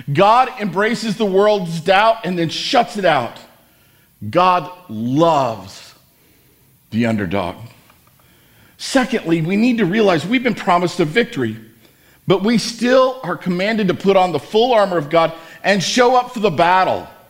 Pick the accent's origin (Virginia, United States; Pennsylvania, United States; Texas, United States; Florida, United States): Texas, United States; El Paso; This was my story growing up in El Paso.